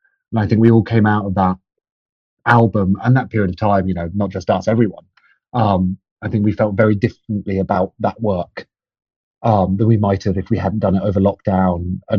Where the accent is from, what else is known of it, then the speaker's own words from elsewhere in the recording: South East England, United Kingdom; I grew up in Kent, where I grew up in a town where there isn't a music venue really.